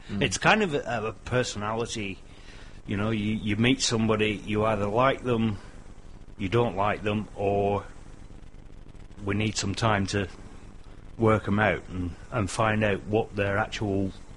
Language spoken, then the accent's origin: English; England, United Kingdom; I mean, I'm English and I'm used to English style cuts of meat